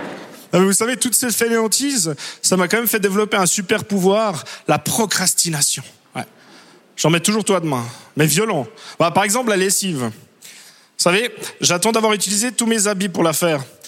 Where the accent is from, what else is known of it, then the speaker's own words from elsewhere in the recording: Switzerland; je suis suisse et je suis une feignasse.